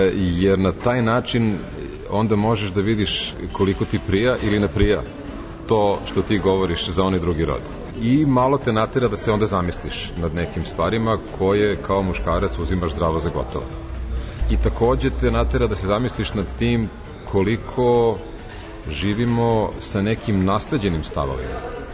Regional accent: Belgrade, Serbia; Ja sam odrastao na Dorćelu, dakle, u delu grada koji je poznat po mačo muškarcima i ponašanju koje ide uz to.

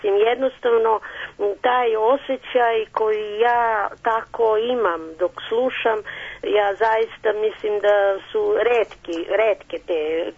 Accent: Zaječar, Southern and Eastern Serbia, Serbia; onda mi se čini da je moj zavičaj, jer sam imala nekog psa u komšiluku i tako, ovaj, malo da vam dočaram. Eto, Zaječar

